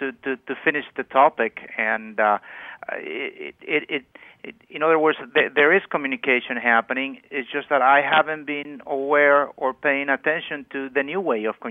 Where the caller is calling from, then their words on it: Venezuela; I ended up living here in their house, and that's how I'm calling you from Venezuela.